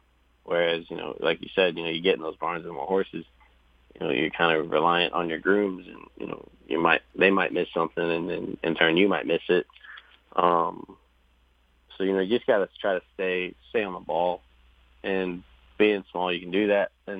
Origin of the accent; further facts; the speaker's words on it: Evansville, Indiana, United States; Because growing up in Evansville and being at Ellis Park my whole life, you only know those people.